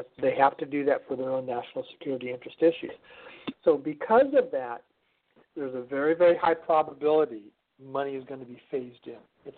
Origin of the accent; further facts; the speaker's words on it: United States; the fact that I came all the way from America here, and they just thoroughly enjoyed it.